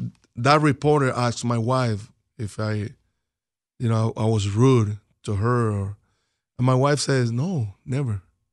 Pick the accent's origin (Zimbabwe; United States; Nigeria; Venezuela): Venezuela; Valencia, Carabobo; It's my hometown in Valencia.